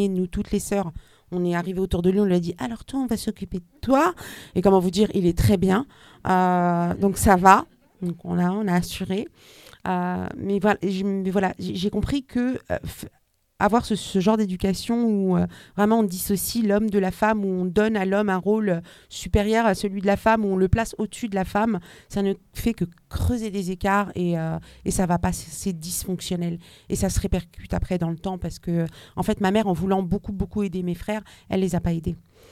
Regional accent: France; partout où j'allais, on savait que moi, je venais de France.

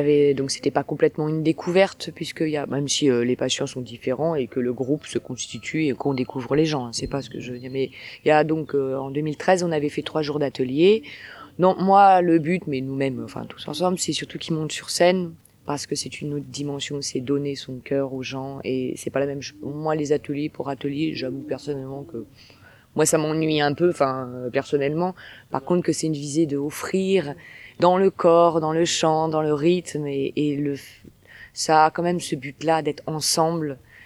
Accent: Paris, Île-de-France, France; Et puis à Montmartre, puisque je viens de Montmartre, enfin du 18e arrondissement

